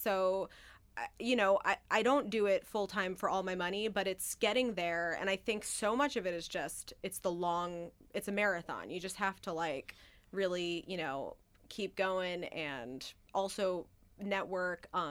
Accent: Providence, Rhode Island, United States; I grew up in Providence, Rhode Island, which actually, to be really, that is probably one of the closer towns that I think is a little bit like Rochester.

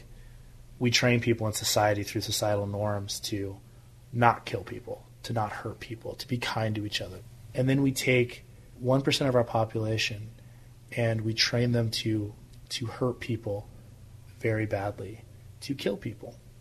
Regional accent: West Virginia, United States; also born or lived in Houston, Texas / Corvallis, Montana; I was born in Houston, Texas, I should start. Spent most of my childhood in West Virginia with my grandparents until they passed away. I graduated high school from Corvallis, Montana.

